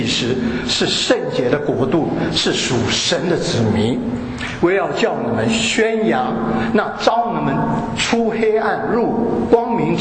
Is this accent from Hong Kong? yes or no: no; Yangon, Yangon Region, Myanmar; moved away; 在五零年末的时候，我是从缅甸仰光出来的，所以在缅甸仰光呢，除了我们的学校是没有宗教背景之外